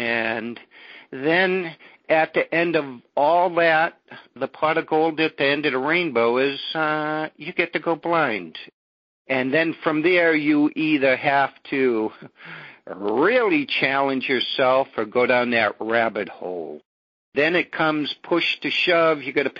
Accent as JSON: {"language": "English", "region": "Massachusetts", "country": "United States", "said": "I'm from Massachusetts. Well, I'm 67 years old."}